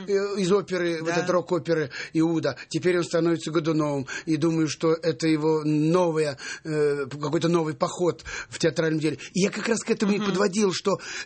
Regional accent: Orekhovo-Zuyevo, Moscow Oblast, Russia; рост у меня 169, и родом я из Орехово-Зуево.

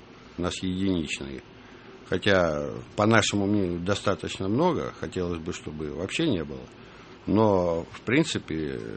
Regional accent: Sevastopol, Ukraine; born there; А вообще родился я в Севастополе.

